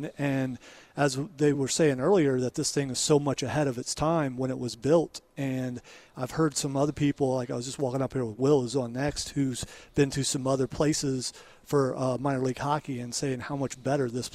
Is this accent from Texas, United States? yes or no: no; Columbus, Ohio, United States; I'm from Columbus, Ohio, and he keeps downplaying like Columbus is not that big, but it is compared to here.